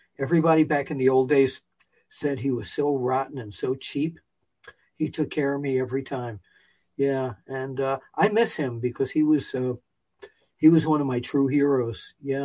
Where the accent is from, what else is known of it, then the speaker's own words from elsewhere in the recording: Queens, New York, United States; I grew up in Maspeth, Queens, and there was a candy store called the Hilltop Luncheonette.